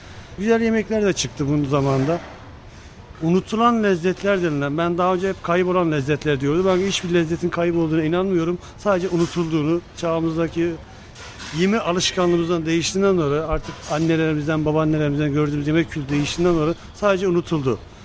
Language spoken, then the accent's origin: Turkish; Malatya, Turkey; now in Alaçatı, Turkey; Aslen Malatyalıyım. 18 senedir Alaçatı'dayım.